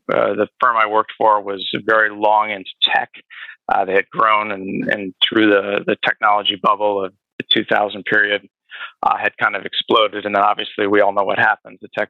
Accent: Minneapolis, Minnesota, United States; also born or lived in New York; and I guess I'm from the Midwest originally, and born and raised in Minneapolis, and went to school at Wisconsin.

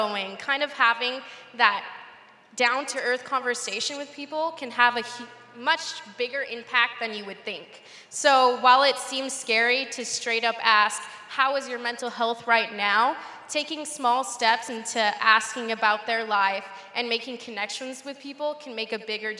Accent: Yuma, Arizona, United States; I come from Yuma, Arizona. I'm not sure if any of you guys know about Yuma, Arizona. Thank you. I love Yuma. But we're right by Mexico and California. So we have a huge Hispanic population. I'm Hispanic myself.

